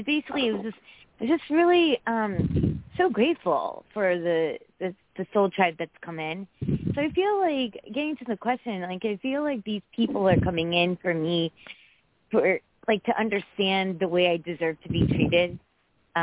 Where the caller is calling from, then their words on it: Connecticut, United States; from Connecticut.